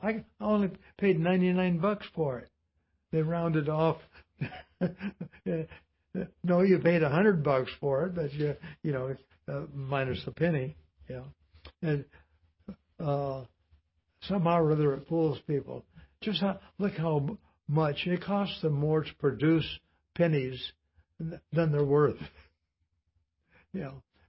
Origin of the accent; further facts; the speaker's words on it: Compton, California, United States; But I grew up in Compton, California, and they had a mausoleum down on Compton Boulevard.